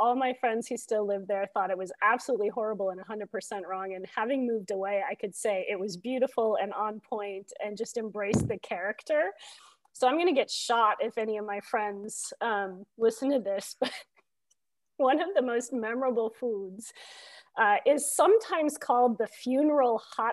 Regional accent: North Dakota, United States; So I was born and raised in North Dakota, and I was super privileged to have two parents that cared for me deeply

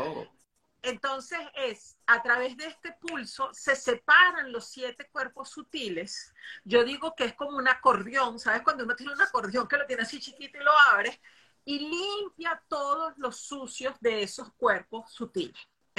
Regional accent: Venezuela; now in Bogotá, Colombia; soy venezolana. La vida me ha andado por el mundo y he aprendido mucho de esos lugares que he estado. Y hoy estoy en Bogotá

